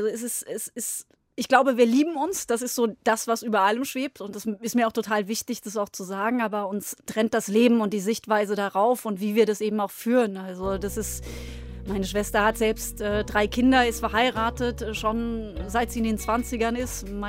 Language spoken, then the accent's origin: German; Münstertal, Baden-Württemberg, Germany; also born or lived in Freiburg; Ich bin in Freiburg geboren und dort im Münstertal aufgewachsen. Das ist eine schöne Schwarzwaldgemeinde.